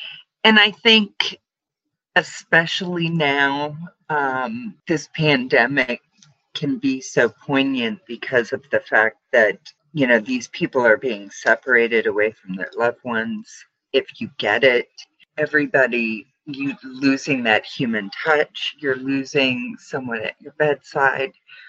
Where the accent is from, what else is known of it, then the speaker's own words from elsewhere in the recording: California, United States; now in Columbus, United States; I was raised in the Sierras, not far from that Patterson Gilmore Bigfoot photo.